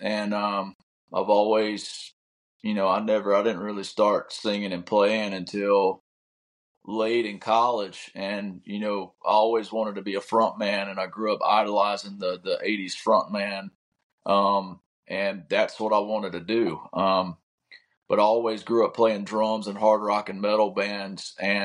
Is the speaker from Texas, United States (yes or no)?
no; Georgia, United States; Growing up in Georgia, the 90s, heavily influenced by that.